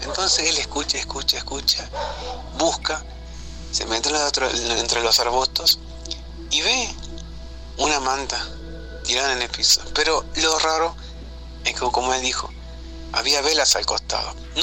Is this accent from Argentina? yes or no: yes; Salta, Argentina; soy de Salta, la capital, Argentina. Me encanta México.